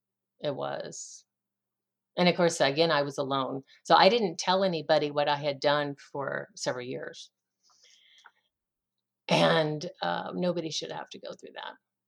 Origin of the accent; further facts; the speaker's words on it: Iowa, United States; born there; And he was born in Washington, D.C., and I was born in Iowa. So I call him my twin.